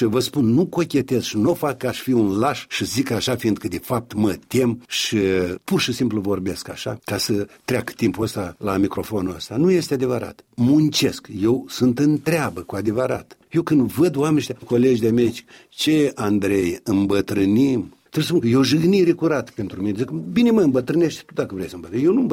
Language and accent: Romanian; Fântâna Albă, Edineț District, Moldova; Nu, niciodată în satul meu Fântâna Albă și în toate satele, eu nu țin minte, ferească Dumnezeu să îmblat cineva în satul meu cu cerutul.